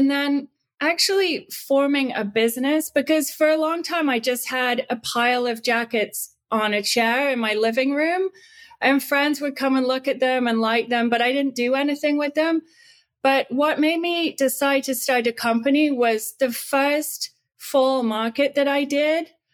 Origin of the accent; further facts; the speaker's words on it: Canada; I grew up in Canada, completely off the grid with no running water or electricity.